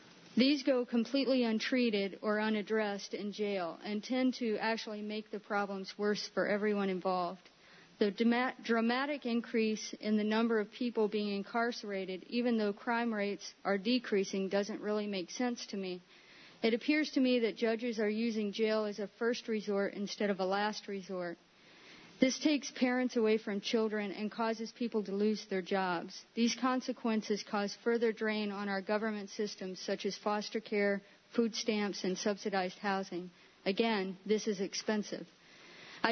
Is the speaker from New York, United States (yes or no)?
yes; Freeville, New York, United States; and I'm from Freeville.